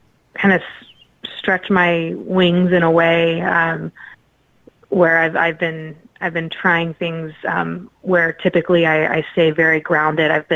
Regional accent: Midwest, United States; being that we are both from the Midwest

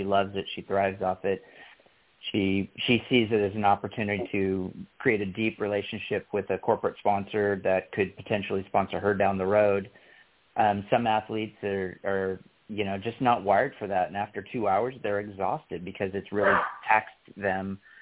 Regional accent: Atlantic Beach, United States; And if you wanted to do it at Atlantic Beach, that's my hometown, and we'll roll out the red carpet for you.

